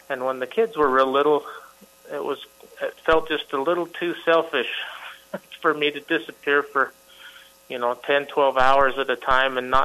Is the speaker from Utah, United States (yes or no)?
yes; Salt Lake City, Utah, United States; Well, I grew up in the Salt Lake City area, okay. And we have lots of outdoor stuff available.